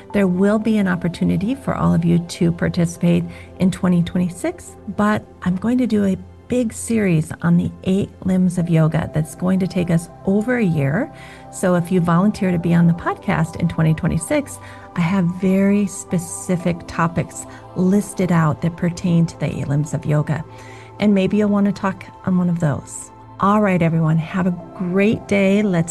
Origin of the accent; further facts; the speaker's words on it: Minnesota, United States; I love knowing because I'm in Minnesota.